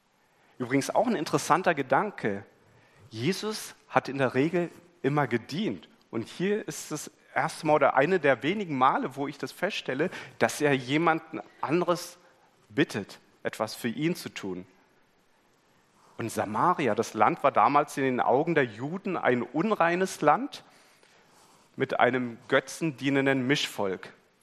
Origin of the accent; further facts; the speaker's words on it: India; Aus meiner Kindheit in Indien weiß ich, dass wenn du Wasser holen gehst, dass du das nicht in der prallen Sonne in der Mittagszeit machst